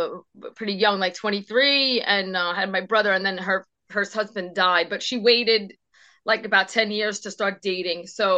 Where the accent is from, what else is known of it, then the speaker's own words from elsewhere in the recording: Brooklyn, New York, United States; So yeah, it was born and raised in Brooklyn